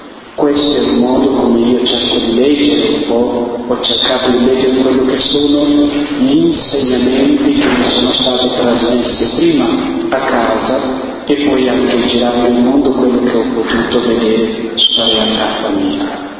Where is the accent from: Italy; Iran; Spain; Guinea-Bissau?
Guinea-Bissau; Italian is a second language; nel mio paese, la Guinea-Bissau dove io vengo